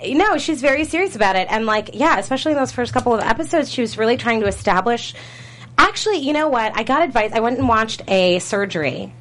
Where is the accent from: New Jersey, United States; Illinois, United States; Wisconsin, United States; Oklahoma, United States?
Wisconsin, United States; Milwaukee; now in New York, United States; Well, I grew up in Wisconsin, but I moved here.